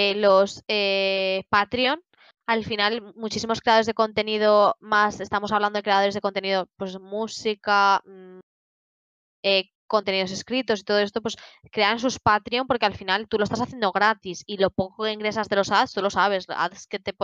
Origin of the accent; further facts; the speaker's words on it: Spain; Somos españoles y nos gustan las cosas gratis.